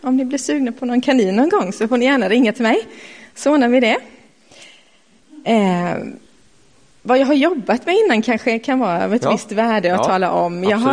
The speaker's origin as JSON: {"language": "Swedish", "town": "Gränna", "region": "Jönköping County", "country": "Sweden", "tie": "born or raised there", "lives_now": "Vaggeryd, Sweden", "said": "Jag växte upp i Gränna, by the sea som man säger, hemma."}